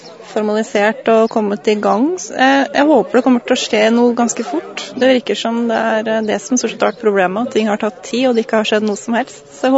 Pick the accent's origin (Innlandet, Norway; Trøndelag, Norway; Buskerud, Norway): Buskerud, Norway; Kongsberg; moved away; Jeg kommer fra Kongsberg.